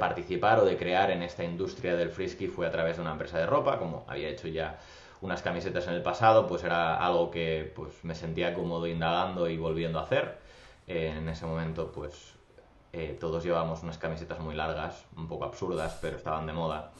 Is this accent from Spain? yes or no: yes; Barcelona, Catalonia, Spain; Soy un chico de Barcelona, tengo 35 años